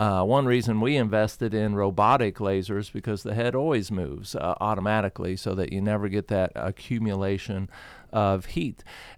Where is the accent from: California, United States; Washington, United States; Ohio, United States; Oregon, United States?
Ohio, United States; most people that know me know I come from Ohio, so I am a Buckeye fan